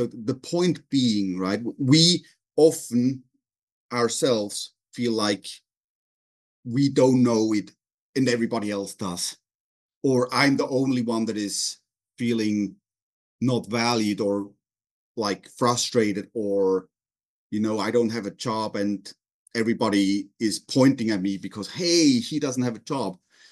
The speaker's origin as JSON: {"language": "English", "country": "Switzerland", "said": "particularly since I came from Switzerland, right?"}